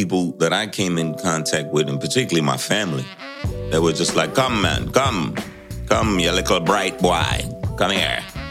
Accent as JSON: {"language": "English", "town": "Bronx", "region": "New York", "country": "United States", "tie": "born there", "said": "I was born in the Bronx, BX. My mom's was Irish and my father was Jamaican. I was born in 1964."}